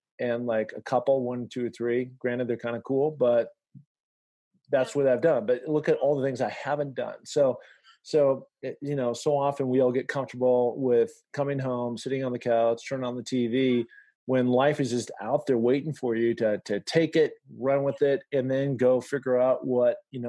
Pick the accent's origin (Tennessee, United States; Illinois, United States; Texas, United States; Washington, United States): Washington, United States; Mount Rainier, my home state.